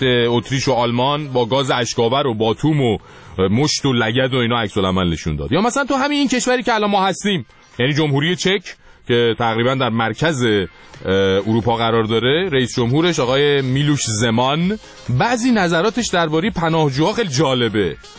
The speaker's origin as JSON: {"language": "Persian", "country": "Iran", "said": "ما چون ایرانی هستیم"}